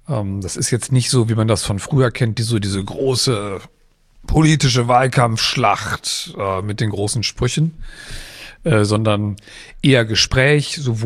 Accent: Kiel, Schleswig-Holstein, Germany; Ich komme auch aus Kiel

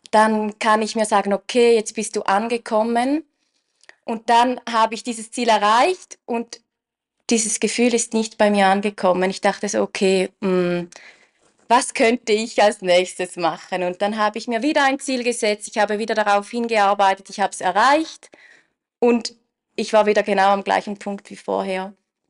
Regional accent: St. Gallen, Switzerland; Ich komme aus der Region St. Gallen.

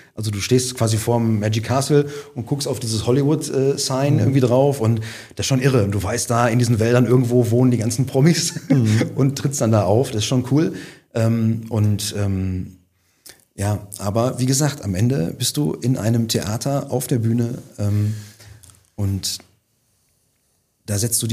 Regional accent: Dorsten, North Rhine-Westphalia, Germany; Nee, ich bin als Dorstener sehr glücklich in meiner Heimat

